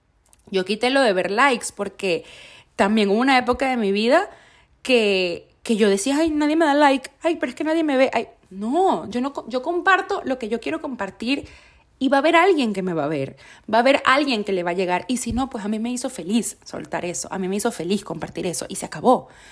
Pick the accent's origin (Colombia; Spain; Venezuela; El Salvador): Venezuela; moved away; hacer amigos luego de que yo salí de Venezuela me ha costado muchísimo